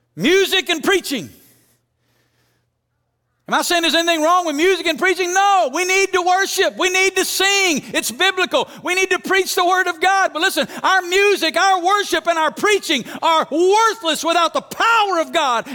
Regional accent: Alabama, United States; And I'm like you. I'm from Alabama. You know, if you're from Alabama, you don't go to Las Vegas.

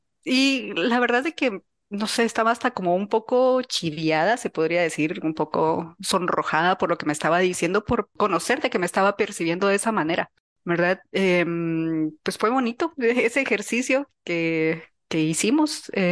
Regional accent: Guatemala; Soy una mujer guatemalteca

